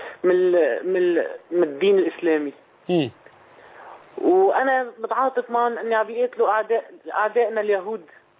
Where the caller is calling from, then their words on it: Aleppo, Aleppo Governorate, Syria; نحن أنا عم بحكيك من حلب.